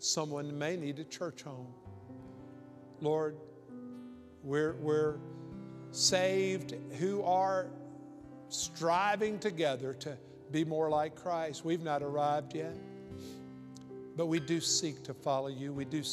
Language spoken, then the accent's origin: English; Mississippi, United States; And I told him I was from Mississippi.